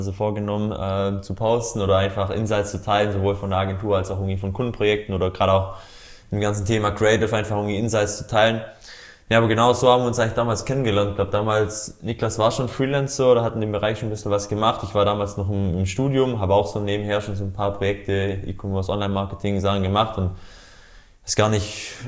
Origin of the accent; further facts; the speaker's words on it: Baden-Württemberg, Germany; ich komme aus der Nähe von Ulm, also Süden Deutschlands